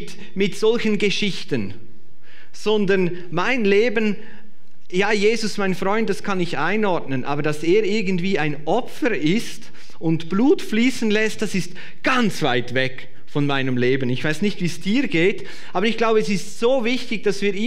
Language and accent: German; Switzerland; Und ich habe festgestellt, als Schweizer dieser Zeit